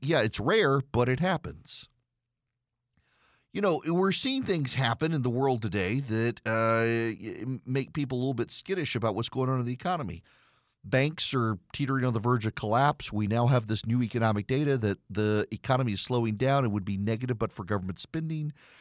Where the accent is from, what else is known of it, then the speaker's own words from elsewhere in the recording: Dubai, United Arab Emirates; so I grew up in Dubai.